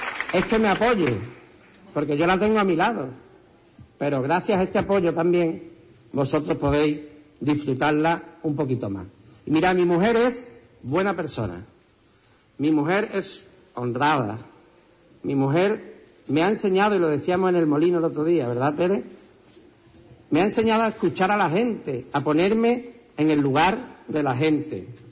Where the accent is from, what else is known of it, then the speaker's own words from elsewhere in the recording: Huelva, Andalusia, Spain; yo soy un onubense que ama su tierra y la ha amado siempre, además.